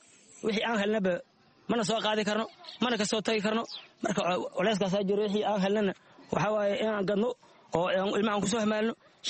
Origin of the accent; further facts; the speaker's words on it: Saakow, Middle Jubba, Somalia; now in Dhagaxley, Somalia; Dadkii cusub oo gadaalka imaadaan ahay, waxaan ka soo barakacay degmada Saakow, xasoon iyo shan bilood meelasan aan deganahay.